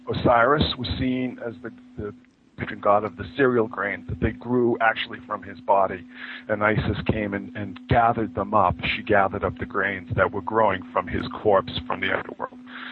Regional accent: Boston, Massachusetts, United States; I grew up in Boston where St. Patrick's Day is obviously a very big celebration.

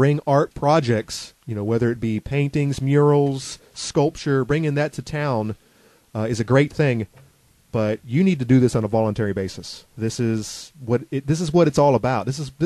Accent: Gainesville, Florida, United States; what was going on in my hometown, Gainesville, Florida.

